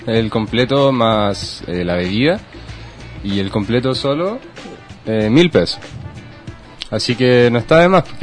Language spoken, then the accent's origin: Spanish; Chile; No, yo no soy de San Miguel, ¿sí? Soy de El Espejo.